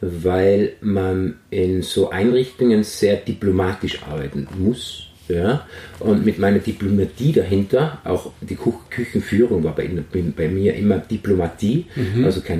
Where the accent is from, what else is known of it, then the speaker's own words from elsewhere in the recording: Tyrol, Austria; also born or lived in Ireland / England / France; bin aus Tirol.